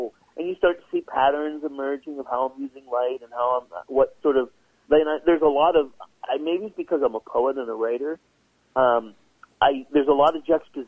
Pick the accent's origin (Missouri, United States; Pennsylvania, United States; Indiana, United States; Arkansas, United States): Pennsylvania, United States; Pittsburgh; I became an artist here because where I grew up in Pittsburgh, you know, being an artist, that wasn't even on the menu.